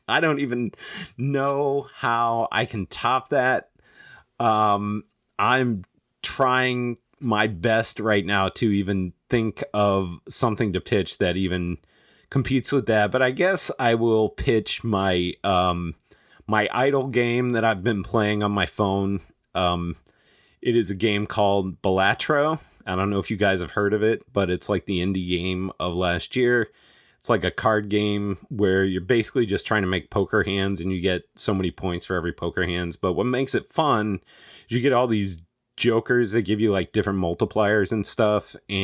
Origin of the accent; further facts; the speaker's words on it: Anchorage, Alaska, United States; Yeah, I will say the Korean food growing up in Anchorage, Alaska was legit, too.